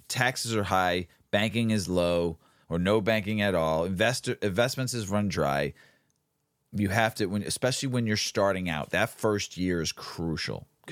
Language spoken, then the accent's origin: English; Florida, United States; Don't you understand, DeSantis, that I grew up in Florida and there was more people smoking weed in Florida than there was people not smoking weed in Florida?